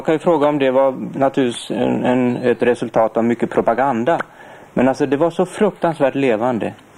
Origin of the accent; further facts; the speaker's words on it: Sweden; först för att jag är neutral svensk, tog för tysk.